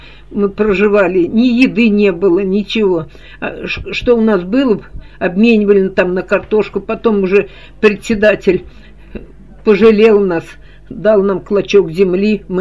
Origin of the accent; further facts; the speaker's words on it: Moscow, Russia; Москва. Город Москва.